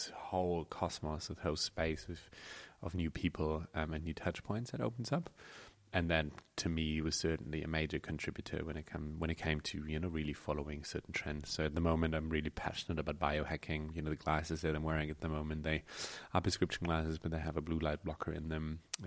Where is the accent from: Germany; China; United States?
Germany; now in New Zealand; here I was from Germany, came to New Zealand